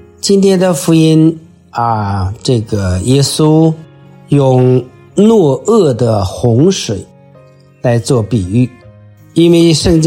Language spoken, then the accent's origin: Chinese; China; 就像我们中国人讲的故事说，狼来了，狼来了啊